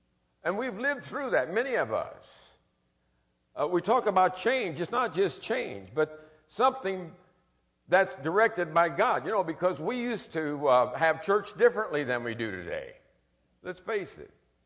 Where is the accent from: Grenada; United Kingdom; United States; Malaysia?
United States; Kansas City, Missouri; And I remember growing up in Kansas City